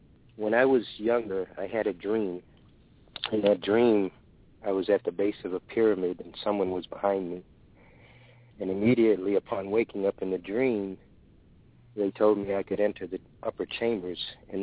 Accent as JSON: {"language": "English", "town": "Boston", "region": "Massachusetts", "country": "United States", "tie": "born there", "said": "I'm 56. I was born in Boston."}